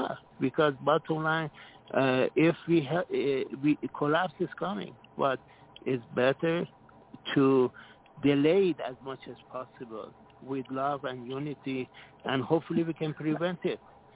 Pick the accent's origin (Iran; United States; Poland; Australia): Iran; also born or lived in Canada; Of course, I'm Iranian.